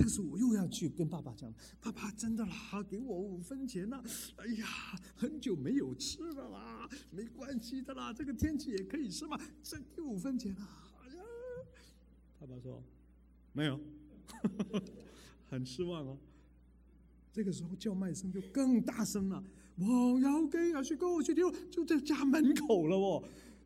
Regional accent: Macau; born there; 我在澳门出生啊，那么那个时候呢，啊，那个年代哈，啊，普遍是很简朴的生活的

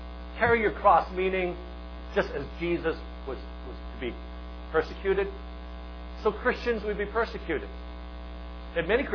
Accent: Hong Kong; I remember when I was growing up in Hong Kong, it was a very humid place

